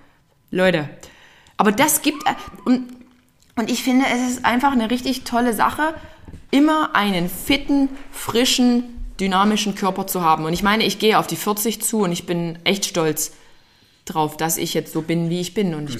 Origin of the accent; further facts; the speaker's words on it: Freital, Saxony, Germany; keine Ahnung, ob das an meiner Stadt war, wo ich groß geworden bin, an Freital lag